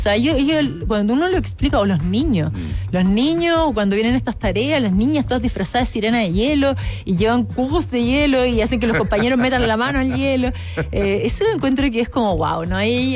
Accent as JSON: {"language": "Spanish", "country": "Chile", "said": "como sigo siendo la única chilena que cruzó el Canal de la Mancha"}